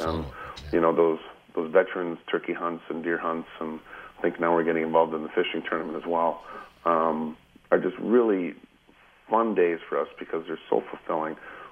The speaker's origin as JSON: {"language": "English", "region": "Wisconsin", "country": "United States", "tie": "born or raised there", "said": "You know, I grew up in Wisconsin, but I'm a Minnesotan now"}